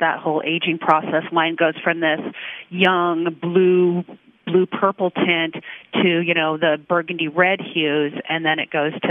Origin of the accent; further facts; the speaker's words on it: Washington, United States; I think that the culture in which I grew up in Washington State